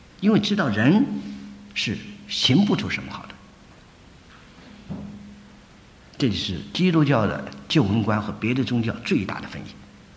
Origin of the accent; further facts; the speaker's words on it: China; now in United States; 我也是来美国以前，别人告诉我说，东方的嫉妒和西方的嫉妒不太一样。我们中国人的嫉妒就是说